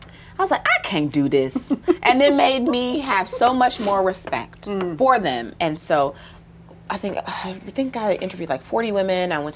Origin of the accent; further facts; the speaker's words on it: the South, United States; So I grew up in the South, and what's interesting about Southern black folks and black women in particular is that the strip club world